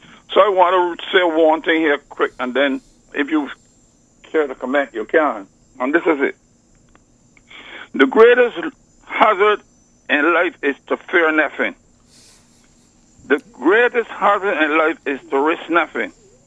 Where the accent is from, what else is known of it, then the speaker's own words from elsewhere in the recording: Barbados; They say, where are you from? I say, from Barbados. You from Barbados? Yeah.